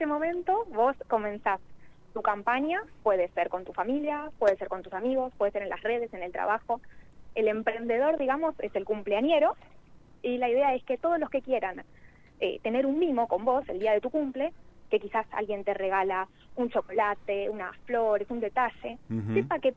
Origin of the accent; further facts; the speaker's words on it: Lanús, Buenos Aires Province, Argentina; soy de Lanús, así que no estoy tan lejos.